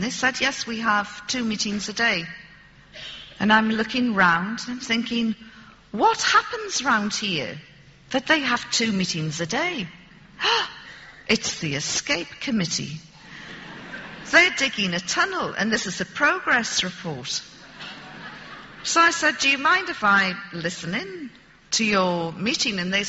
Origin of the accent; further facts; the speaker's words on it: United Kingdom; And I said to them, you can't do this to me. I'm British.